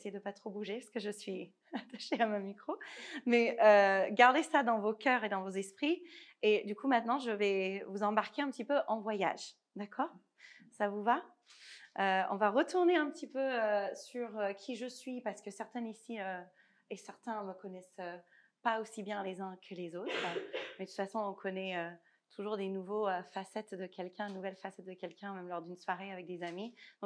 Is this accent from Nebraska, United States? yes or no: yes; Omaha, Nebraska, United States; French is a second language; J'ai grandi donc, dans le Omaha, Nebraska, qui, si vous fermez les yeux et vous pointez sur une carte des États-Unis